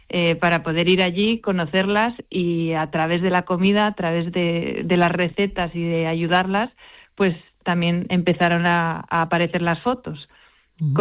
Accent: Madrid, Community of Madrid, Spain; born there; vivimos en Madrid, pero bueno, Carlota es de un pueblo muy pequeñito de Cuenca, Arcas del Villar, y yo, bueno, ya nací en Madrid, pero sí que mi madre es de Jaén y mi padre es de Granada

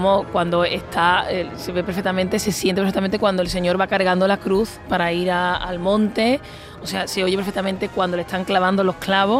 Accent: Andalusia, Spain; accent: Andalusian; yo creo que tengo acento andaluz, pero un acento andaluz, oye, correcto, ¿no?

